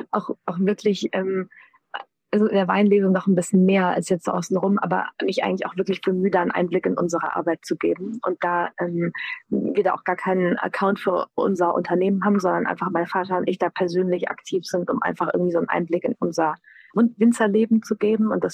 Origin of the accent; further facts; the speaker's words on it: Rhineland-Palatinate, Germany; empfehle ich als Pfälzerin natürlich Riesling, weil es unsere Heimatrebsorte ist.